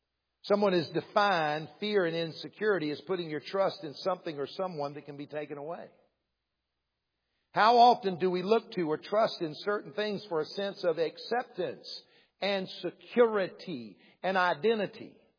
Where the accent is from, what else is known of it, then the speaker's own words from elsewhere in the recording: Columbia, South Carolina, United States; I grew up in Columbia, the capital city. I grew up a Gamecock fan. I hated the Clemson Tigers. I didn't even like orange. And I moved to the upstate of South Carolina.